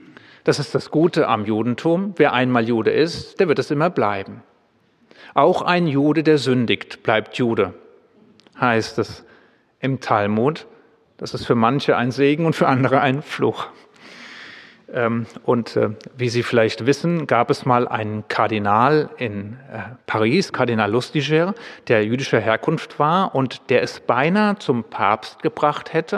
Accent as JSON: {"language": "German", "town": "Darmstadt", "region": "Hesse", "country": "Germany", "tie": "born or raised there", "said": "Ich bin aufgewachsen in Darmstadt. Ich bin zur Schule gegangen in Darmstadt, damals ans Ludwig-Georgs-Gymnasium."}